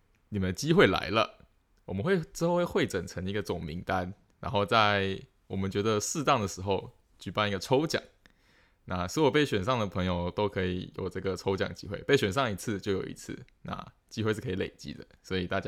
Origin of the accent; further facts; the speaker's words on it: Tainan, Taiwan; 不要忘记我可是来自我们的古都台南